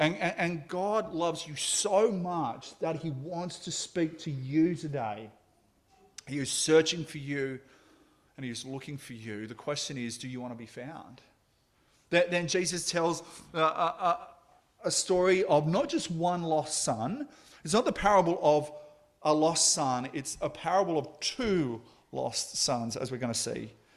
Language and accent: English; Moree, New South Wales, Australia; I grew up in Moree in northwestern New South Wales